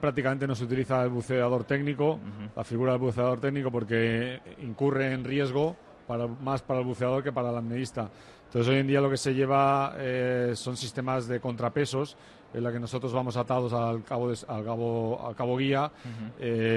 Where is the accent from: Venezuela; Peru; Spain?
Spain; Catalonia; bueno, yo soy catalán.